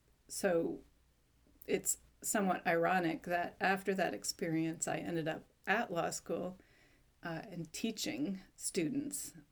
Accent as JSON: {"language": "English", "region": "Michigan", "country": "United States", "tie": "born or raised there", "said": "I went to the University of Michigan in Ann Arbor. I grew up in Michigan"}